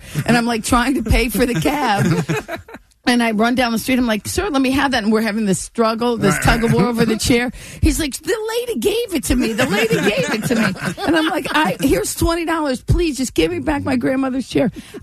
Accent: Ohio, United States; because I grew up 30 minutes outside of Cleveland.

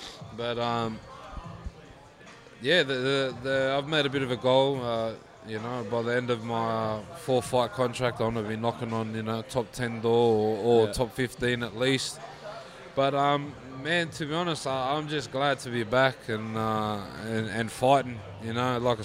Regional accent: Sydney, New South Wales, Australia; We're from Western Sydney

